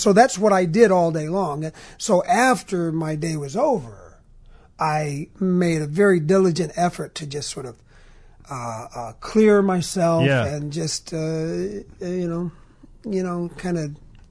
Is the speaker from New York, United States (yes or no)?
no; Chicago, Illinois, United States; also born or lived in Alabama; Yeah, I grew up mainly over Devon and Division Ashland.